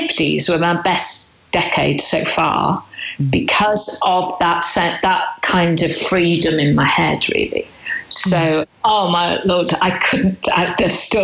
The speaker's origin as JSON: {"language": "English", "region": "North West England", "country": "United Kingdom", "tie": "born or raised there", "said": "growing up in Rill, obviously Liverpool is a big part of your life."}